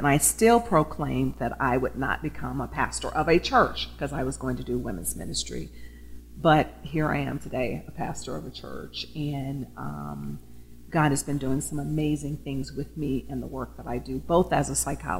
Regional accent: Waterford, Mississippi, United States; Well, actually, I grew up in a town called Waterford, Mississippi, which most people probably have not heard of. But I grew up in a predominantly black community, but I also went to integrated sc

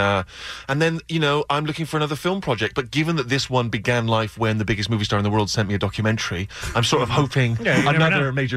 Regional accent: United Kingdom; well, what am I? I'm a British writer.

